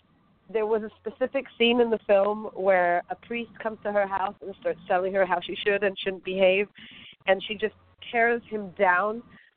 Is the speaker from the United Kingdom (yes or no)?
yes; London, United Kingdom; luckily, you know, I grew up in London, so I could also play like the British roles